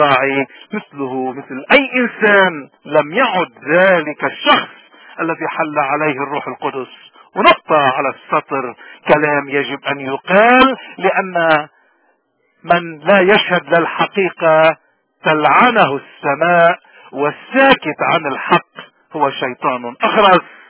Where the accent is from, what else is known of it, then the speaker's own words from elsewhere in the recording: Lebanon; تصوروا يريدنا كلبنانيين أن ننتظر أعمال حزب الله